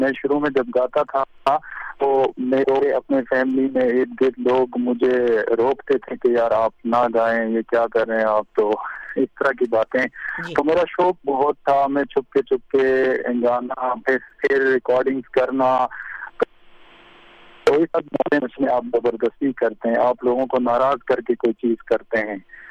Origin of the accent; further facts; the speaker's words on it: Minimarg, Gilgit-Baltistan, Pakistan; میرا تعلق گلگت بلتستان کے ایک ڈسٹرکٹ سے, ڈسٹرکٹ استور سے, اور استور کی ایک وادی منی مرگ سے میرا تعلق ہے. اور وہاں کی جو وادی ہے منی مرگ کی, وہ ٹوریزم کے حوالے سے اور خوبصورتی کے حوالے سے پورے پاکستان میں مشہور ہے.